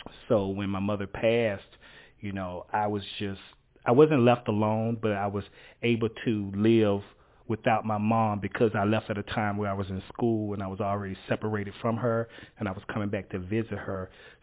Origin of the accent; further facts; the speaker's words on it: Winnsboro, South Carolina, United States; born there; I was born in Winnsboro, South Carolina. I'm the only child.